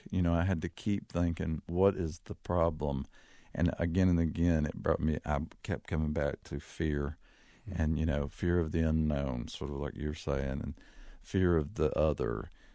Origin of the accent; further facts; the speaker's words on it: Kentucky, United States; at least where I'm from in Kentucky, every time I turn around